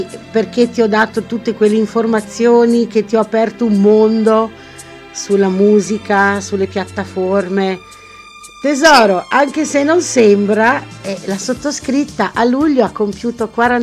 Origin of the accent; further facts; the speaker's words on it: Crema, Lombardy, Italy; born there; Modestamente sono nata a Crema